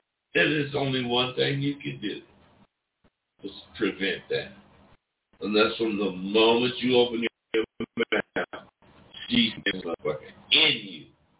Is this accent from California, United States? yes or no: yes; California, United States; I'm from the Bay Area.